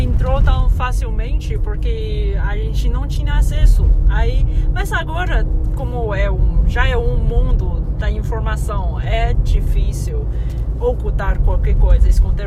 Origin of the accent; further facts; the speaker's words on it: Beijing, China; Sim, sou de Pequim.